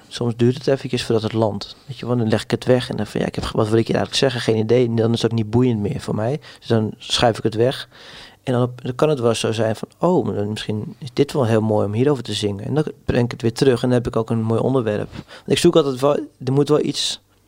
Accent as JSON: {"language": "Dutch", "town": "Hoorn", "region": "North Holland", "country": "Netherlands", "said": "Maar toen gingen we live spelen en in Horen, waar ik vandaan kom, ja, daar had je gewoon heel veel goede muzikanten."}